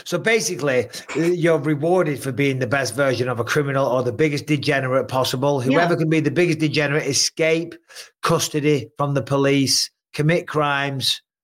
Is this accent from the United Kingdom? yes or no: yes; England, United Kingdom; now in California, United States; What is it, as an Englishman that moved to California 13 years ago, and I'm going to move away at some point.